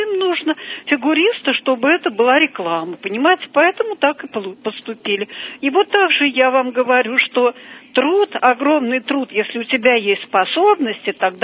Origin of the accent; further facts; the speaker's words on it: Moscow, Russia; Я из Москвы